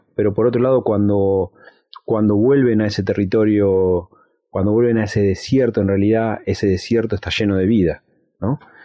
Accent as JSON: {"language": "Spanish", "town": "Choele Choel", "region": "Río Negro", "country": "Argentina", "tie": "born or raised there", "lives_now": "General Roca, Argentina", "said": "En este momento vivo en Fisquemenuco, General Roca, pero soy oriundo de Choel-Echuel. Crecí en la barda norte del Río Negro, mirando al valle, mirando a la zona, a la tierra fértil que habita entre las dos bardas"}